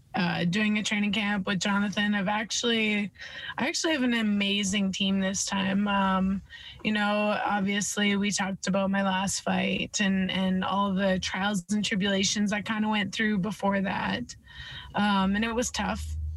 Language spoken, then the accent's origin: English; Canada; I was like, well, I'm Canadian. Don't worry.